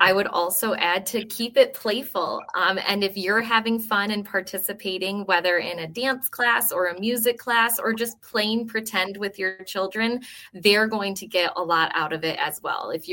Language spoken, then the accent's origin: English; Muskegon, Michigan, United States; Well, I was born and raised here in Muskegon and very proud of it.